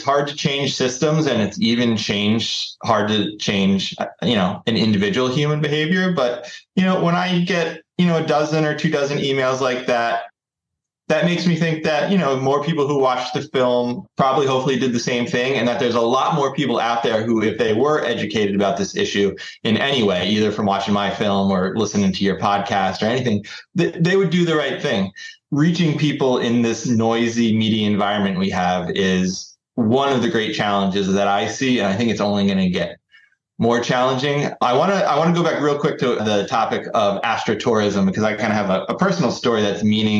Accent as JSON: {"language": "English", "region": "New Jersey", "country": "United States", "tie": "born or raised there", "said": "Growing up in New Jersey, my family, we didn't travel a ton, but we did go on vacation sometimes."}